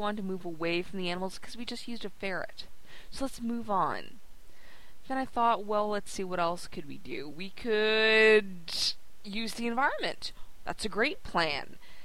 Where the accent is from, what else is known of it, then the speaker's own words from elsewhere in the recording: Canada; I'm Canadian